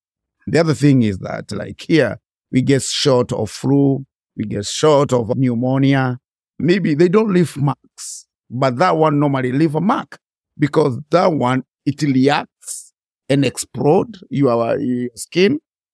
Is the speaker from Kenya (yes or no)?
yes; Kenya; I'm serving in a Episcopal church. I come from Kenya.